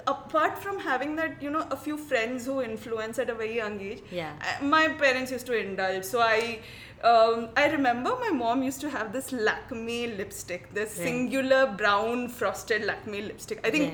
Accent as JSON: {"language": "English", "town": "Hyderabad", "region": "Telangana", "country": "India", "tie": "born or raised there", "said": "I was born and brought up in Hyderabad, back in the day when many people did not know Hyderabad existed as a city. Mom and dad had moved there from Calcutta early on. And yes, so I grew up in Hyderabad"}